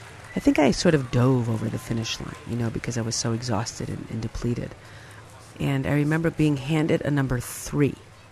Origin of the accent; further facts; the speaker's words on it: Berwyn, Illinois, United States; an official day was named after me in my hometown of Berwyn … Marathon Day.